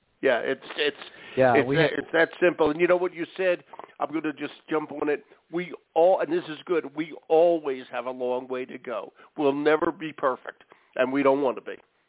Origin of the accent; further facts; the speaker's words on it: Philadelphia, Pennsylvania, United States; I grew up in Philly, so I know all that sort of stuff.